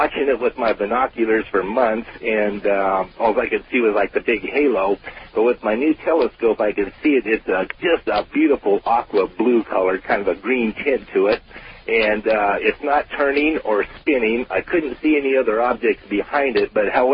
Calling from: Salem, Oregon, United States; I'm calling from Salem.

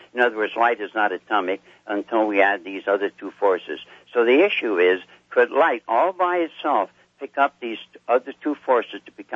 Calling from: Breinigsville, Pennsylvania, United States; I'm calling from Bryanishville, Pennsylvania, near Allentown.

